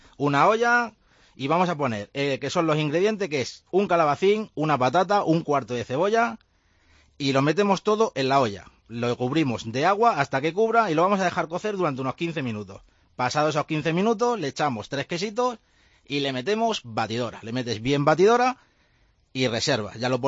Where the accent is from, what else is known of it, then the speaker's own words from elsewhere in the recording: Jaén, Andalusia, Spain; porque dije que era de mi tierra, que es Jaén